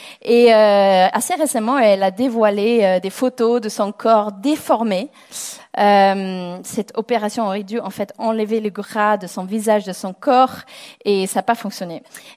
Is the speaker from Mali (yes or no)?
no; England, United Kingdom; French is a second language; Donc, je suis anglaise, si vous n'entendez pas mon accent.